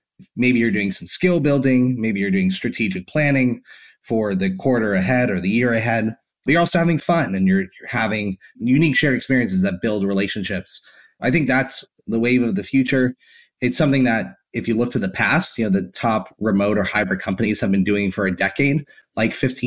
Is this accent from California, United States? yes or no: no; Florida, United States; I was working remotely from South Florida in the United States where I grew up.